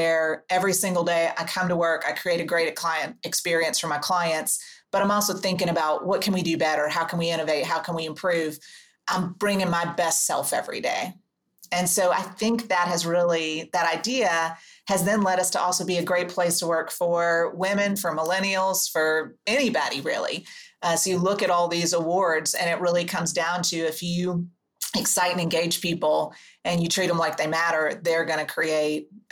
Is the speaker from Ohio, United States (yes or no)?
no; Oklahoma, United States; I'm from Oklahoma, but not a farmer.